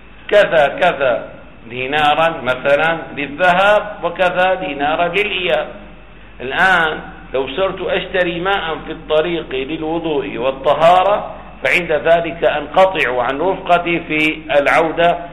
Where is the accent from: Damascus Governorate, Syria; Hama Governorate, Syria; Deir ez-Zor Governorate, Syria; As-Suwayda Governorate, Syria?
Damascus Governorate, Syria; Damascus; والله عندنا في دمشق 25 أو مجانا